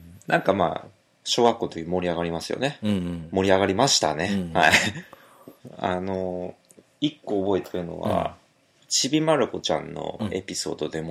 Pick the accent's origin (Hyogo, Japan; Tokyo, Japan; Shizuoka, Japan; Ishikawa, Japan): Shizuoka, Japan; 自分の場合は、静岡出身だったんで、やっぱ地震、なんかめちゃくちゃすごい地震起きるんじゃないかとか思ってた。